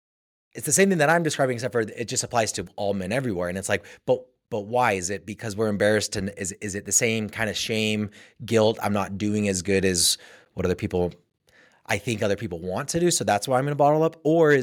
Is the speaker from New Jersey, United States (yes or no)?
no; Utah, United States; Me growing up in Utah, I've always kind of tied it to religion